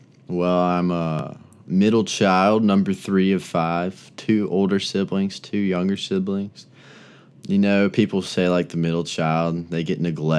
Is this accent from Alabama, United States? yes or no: yes; Birmingham, Alabama, United States; I was born in Birmingham. My dad's from Anniston. My mom's from Kansas. But all of my life, we've lived in Birmingham.